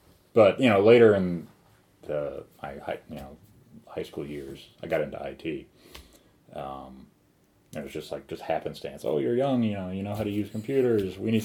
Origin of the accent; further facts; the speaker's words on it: North Carolina, United States; also born or lived in Asheville / Hendersonville / Charlotte / Mount Airy; Western North Carolina. Spent a lot of time in the state of North Carolina growing up. Asheville, Hendersonville, Charlotte.